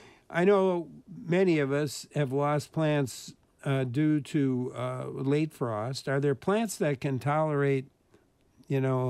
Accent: Green Bay, Wisconsin, United States; Green Bay.

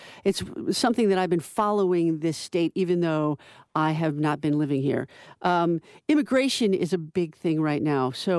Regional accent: Las Vegas, Nevada, United States; also born or lived in Chicago; I'm coming here from Las Vegas. I grew up in Las Vegas, so I was in Chicago for 23 years, went back to Vegas about 4.5 years ago with my then 11-year-old daughters

